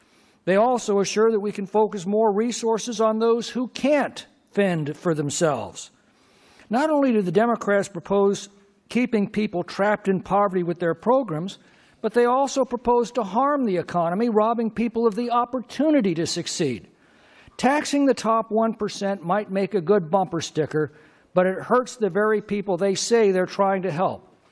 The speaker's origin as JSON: {"language": "English", "region": "California", "country": "United States", "said": "my home state of California is again discovering"}